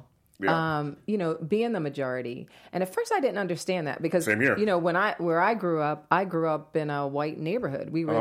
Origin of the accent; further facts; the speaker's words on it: New Jersey, United States; also born or lived in Atlanta / Bahamas; But I'm originally from New Jersey.